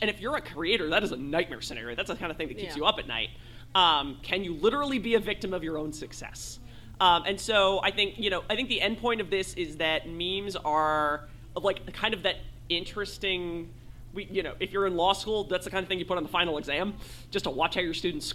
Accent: New Jersey, United States; I'm from New Jersey.

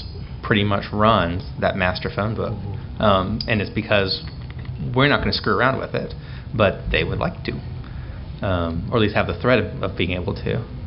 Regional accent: United States; we don't care, we being American

